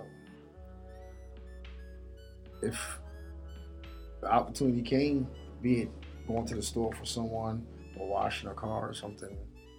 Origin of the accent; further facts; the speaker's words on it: Philadelphia, Pennsylvania, United States; Mostly North Philadelphia. And you the worst parts. There's a couple of nice parts in North Philly, but we didn't live there.